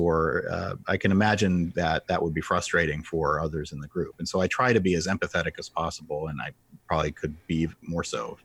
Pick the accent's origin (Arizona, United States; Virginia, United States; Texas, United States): Virginia, United States; Well, Northern Virginia, so it wasn't quite rural.